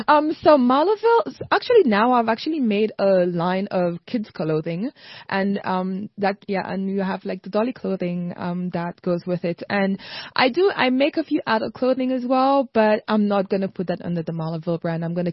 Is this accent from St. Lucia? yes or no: yes; St. Lucia; I grew up in the Caribbean island of St. Lucia, and I was sort of like an only child growing up in the house